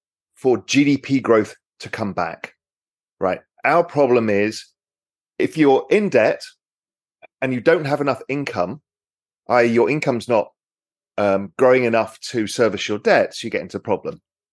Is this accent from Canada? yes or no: no; England, United Kingdom; as an Englishman